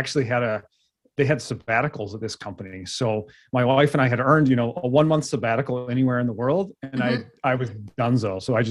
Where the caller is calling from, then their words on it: Madison, Wisconsin, United States; I'm up in Madison, Wisconsin, and it's been below zero for many days in a row now.